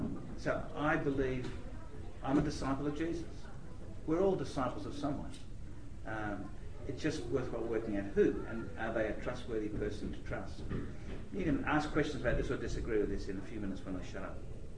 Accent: Sydney, New South Wales, Australia; I was brought up in Sydney, and just like Melbourne, a big city

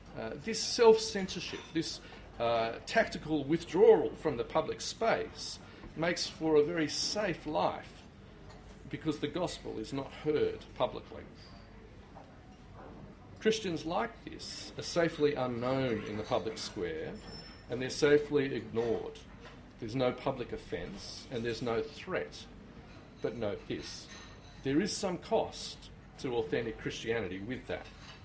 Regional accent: New South Wales, Australia; Now, I'm from the North Shore, not from the inner West.

